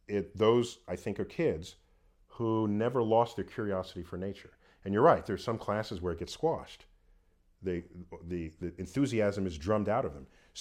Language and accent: English; New York City, New York, United States; Born and raised in New York City.